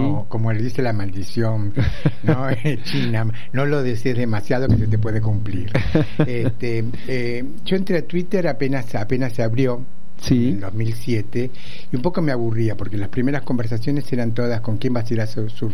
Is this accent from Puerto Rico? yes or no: no; Argentina; soy un amigo argentino